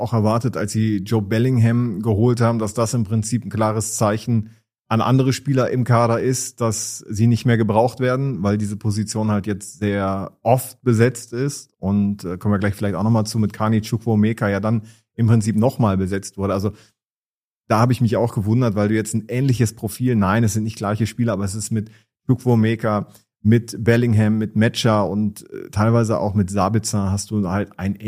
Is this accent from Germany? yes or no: yes; Dortmund, North Rhine-Westphalia, Germany; ich als Dortmunder